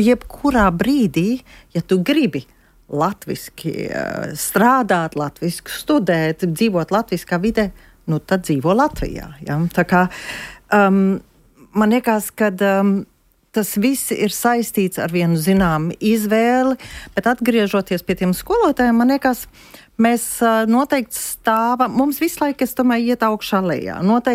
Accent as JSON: {"language": "Latvian", "country": "Germany", "tie": "born or raised there", "said": "Nu, es varu teikt, ka es uzaugu Vācijā un es uzaugu vienā vidē, kur nebija latviešu."}